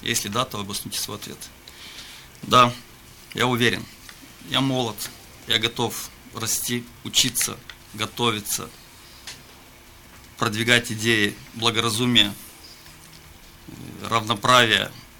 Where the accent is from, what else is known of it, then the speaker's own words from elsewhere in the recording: Comrat, Gagauzia, Moldova; Уважаемые избиратели, я родился и вырос в городе Камрад. Мне не безразличны процессы, которые происходят в моем родном городе и в целом Гагаузии.